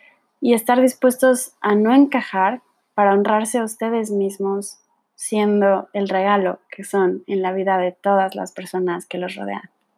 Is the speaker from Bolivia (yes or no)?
no; Mexico; casi nunca uso mi último apellido. Tengo 21 años, soy mexicana